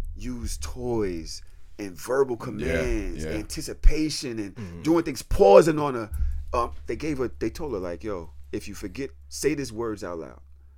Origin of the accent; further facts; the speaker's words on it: Brooklyn, New York, United States; I'm from Brooklyn. You know how we talk.